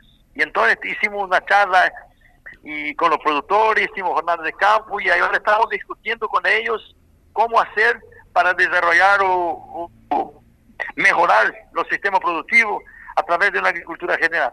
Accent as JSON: {"language": "Spanish", "country": "Brazil", "second_language": "Spanish", "said": "Yo soy un brasileño que trabajo, yo soy hijo de pequeño productor, y bueno, trabajo, estoy a 45 años, tengo 66 años"}